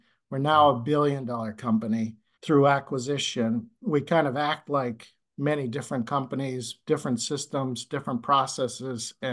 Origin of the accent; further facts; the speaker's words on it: Boston, Massachusetts, United States; now in Omaha, United States; I grew up in Boston. I didn't even know where Omaha, Nebraska was, to be honest with you.